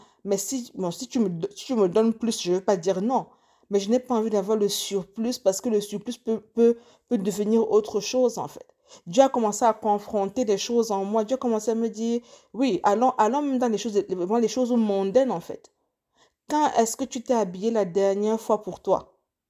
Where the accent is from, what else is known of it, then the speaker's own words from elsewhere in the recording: Cameroon; comme on dit chez nous au Cameroun, tout le monde finit par mourir